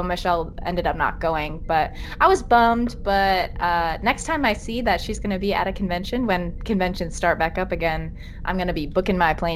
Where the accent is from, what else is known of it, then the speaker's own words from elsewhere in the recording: Wisconsin, United States; moved away as an adult; now in Japan; And when I was home this summer, before I moved here to Japan, I had some time to be in Wisconsin, my home state